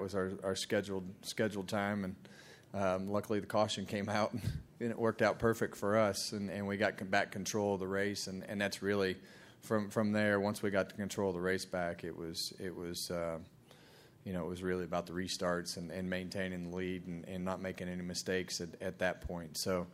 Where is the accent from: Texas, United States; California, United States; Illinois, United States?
California, United States; Bakersfield; for me, growing up in Bakersfield, a Rick Mears fan and racing around Clint, his son in go-karts